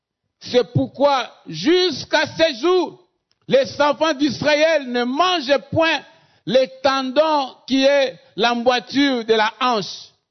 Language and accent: French; DR Congo; Nous sommes Congolais, nous sommes tous égaux.